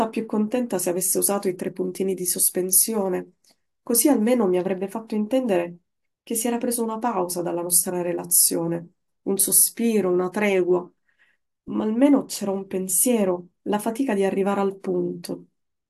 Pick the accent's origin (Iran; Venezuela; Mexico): Iran; born there; Italian is a second language; Sono iraniana, di madre, di padre, di nascita.